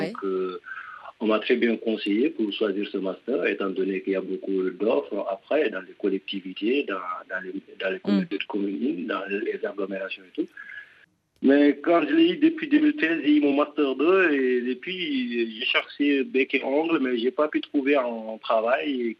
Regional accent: Mauritania; moved away as an adult; now in Paris, France; Oui, je suis mauritanien, étudiant en France depuis maintenant 6 ans.

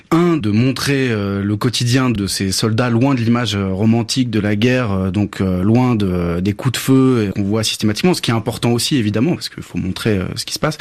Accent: Paris, Île-de-France, France; la première chose qu'on remarque là-bas en tant que Français, parisien en l'occurrence

